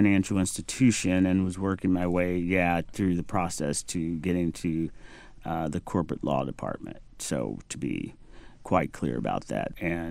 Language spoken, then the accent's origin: English; Missouri, United States; I grew up in the Midwest, but, you know, Missouri, the Mason-Dixon line runs through there. So it's really like the South. Very conservative. It's the buckle of the Bible Belt.